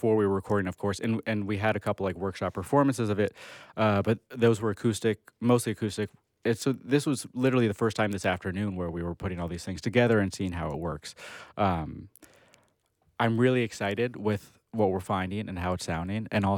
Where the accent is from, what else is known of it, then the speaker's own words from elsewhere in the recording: Seattle, Washington, United States; The community I grew up with in Seattle so strong